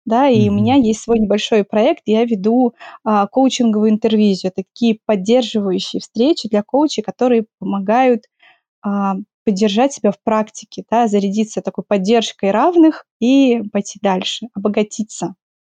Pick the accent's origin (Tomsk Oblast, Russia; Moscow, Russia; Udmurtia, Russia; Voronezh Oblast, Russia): Moscow, Russia; потому что я из Москвы, а у нас зима – это не белый прекрасный снежочек, это просто нечто удручающее, грязное, с дождем, с грязным снегом, с реагентами.